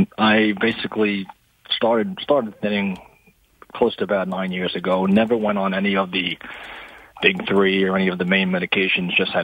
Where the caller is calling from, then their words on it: New York, United States; calling from New York.